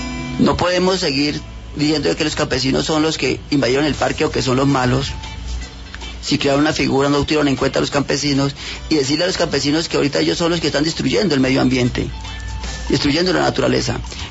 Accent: Caquetá, Colombia; Yo soy del departamento de Caquetá, vengo del Parque Alto Fragüindihuasi

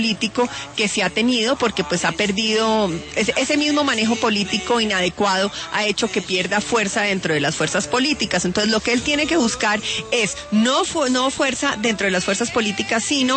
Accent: Colombia; como todo colombiano

